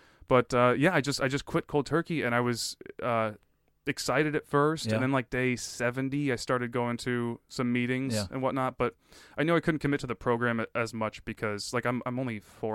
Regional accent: United States; And I'm like, I am American as well, my friend.

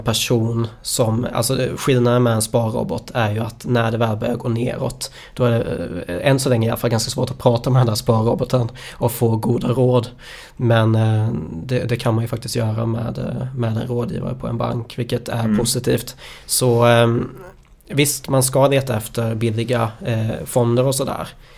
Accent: Småland, Sweden; Jag är ju smålänning från början också.

